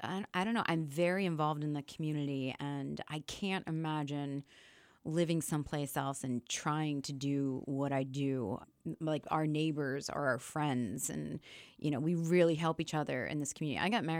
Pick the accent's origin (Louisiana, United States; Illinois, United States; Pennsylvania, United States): Pennsylvania, United States; I'm from outside of Philly. My family sort of bounced around. They're in Doylestown now currently